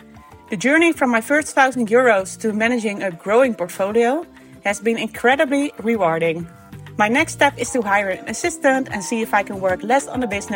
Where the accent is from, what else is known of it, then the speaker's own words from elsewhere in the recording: Amsterdam, North Holland, Netherlands; from Amsterdam.